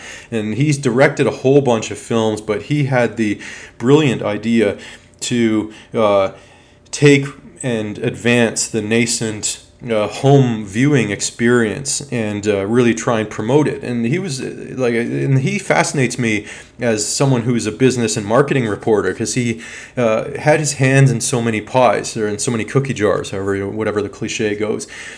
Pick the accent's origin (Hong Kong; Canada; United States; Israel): Canada; Toronto, Ontario; In my case, growing up in North Toronto